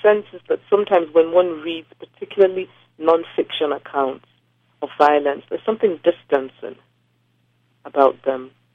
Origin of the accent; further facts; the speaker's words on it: Nigeria; being Nigerian and knowing how close it is